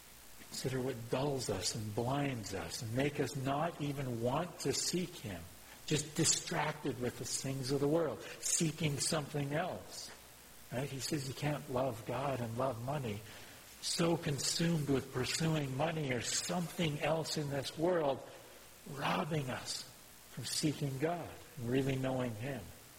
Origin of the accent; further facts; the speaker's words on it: Alberta, Canada; also born or lived in Ontario; I lived a significant several years in Ontario, but I'm Alberta, born and bred.